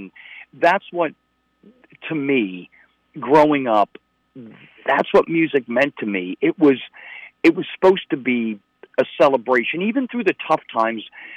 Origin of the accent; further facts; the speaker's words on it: Pittsburgh, Pennsylvania, United States; I'm from Pittsburgh, so I've got some crazy ideas, right?